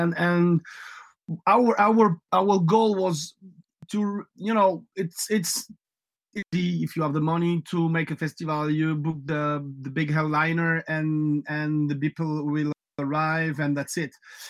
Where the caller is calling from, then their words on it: Occitania, France; I'm calling from south of France, the real south of France, between Montpellier and Toulouse.